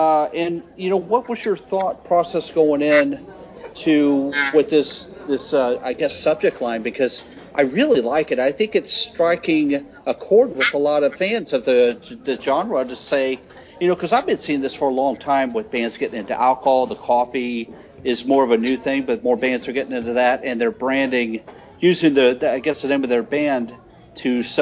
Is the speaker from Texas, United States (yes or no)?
yes; Texas, United States; I'm just a few years younger than you. I grew up in Texas, so I caught these bands as they would make it down here.